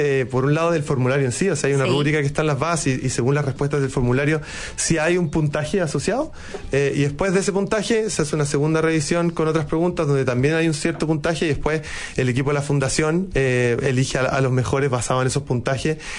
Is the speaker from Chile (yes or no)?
yes; Chile; Pero como buen chileno, traten de no dejarlo para el final.